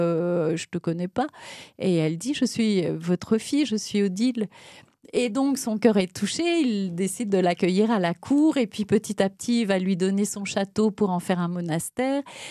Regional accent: Grand Est, France

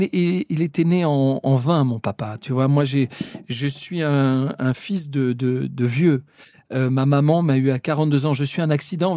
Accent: Le Havre, Normandy, France; born there; puisque moi je suis né au Havre et mes parents ont vécu jusqu'à leur mort là-bas

